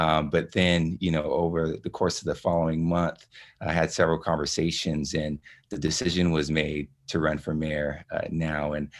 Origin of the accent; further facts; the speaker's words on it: Stockton, California, United States; Sure. Well, my background, I grew up here in Stockton, and I joined the Marine Corps when I was 20 years old.